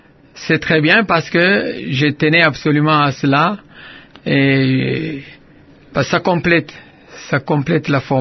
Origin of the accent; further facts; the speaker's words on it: Kamina, Haut-Lomami, DR Congo; born there; Oui, je suis né à Kamina le 15 février 1940. Je suis d'une famille des artistes.